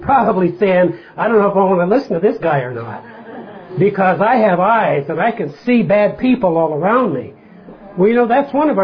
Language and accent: English; Zanesville, Ohio, United States; born there; I was born in Zanesville, but I haven't been there. I think I've been there once for just a few minutes in about the last 30 years or so.